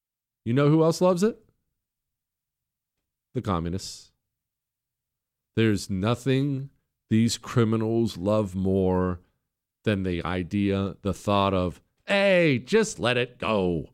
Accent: United States; I'm thrilled because I'm an American.

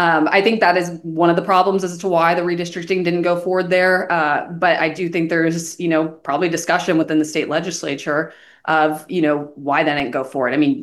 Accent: Georgia, United States; Oh, yes, my home state.

